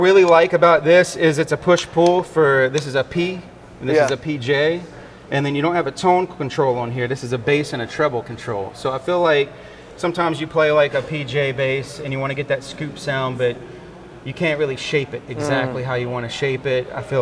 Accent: Mississippi, United States; I'm from South Mississippi, 1 hour, you know, out of the city.

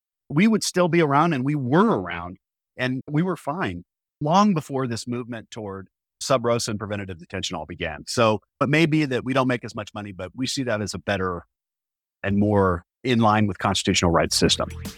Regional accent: Colorado, United States; You got my home state of Colorado putting out legislation

